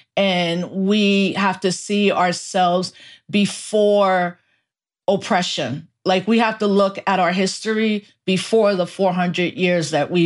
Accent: New York City, New York, United States; born there; I was born in the Bronx while the Bronx was burning. I had to go to college to even understand why we as Puerto Ricans were American citizens.

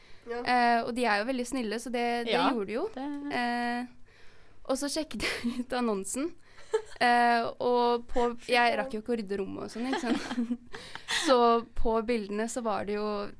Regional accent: Oslo, Norway; Jeg er fra Oslo, og jeg har nå vært i Bergen i 3 uker sammenhengende.

